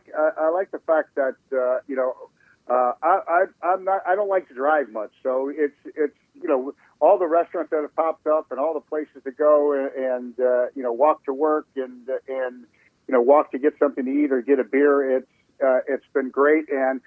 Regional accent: Chicago, Illinois, United States; also born or lived in Phoenix; I'm from Chicago. I was born and raised in Chicago, and, kind of a baseball nomad.

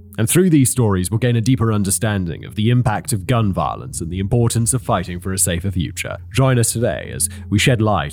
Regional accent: United Kingdom; I am, of course, familiar with these. I'm British myself.

